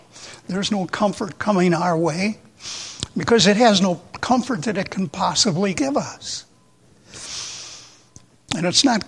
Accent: the South, United States; I grew up in the South. My mom was from Alabama. My father was from Tennessee.

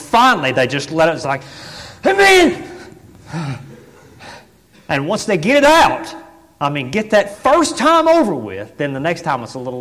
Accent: Seymour, Tennessee, United States; I grew up in First Baptist Church of Seymour, Tennessee.

